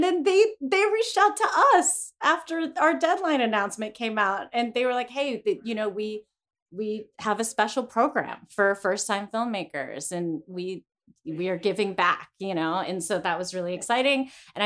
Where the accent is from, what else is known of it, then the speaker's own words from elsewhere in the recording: Greensburg, United States; We shot in my hometown of Greensburg and shot in a treehouse, my friend's treehouse.